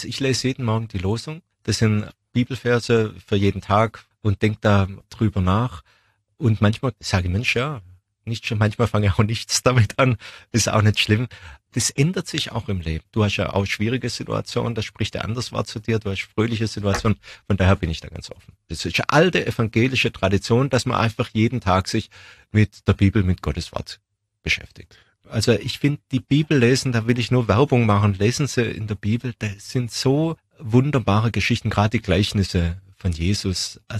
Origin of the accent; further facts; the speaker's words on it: Stuttgart, Baden-Württemberg, Germany; born there; Ich bin in Stuttgart geboren.